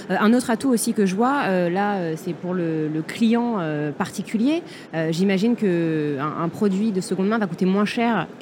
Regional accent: Lyon, Auvergne-Rhône-Alpes, France; Je suis lyonnaise, ça tombe bien.

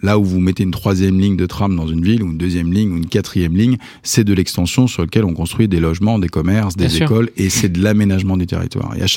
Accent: Normandy, France; moi je suis normand

